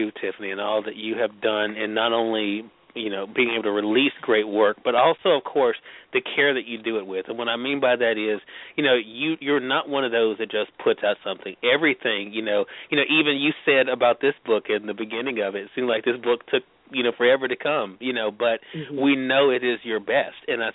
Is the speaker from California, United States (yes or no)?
no; Mississippi, United States; 94.1 FM here in my home state of Mississippi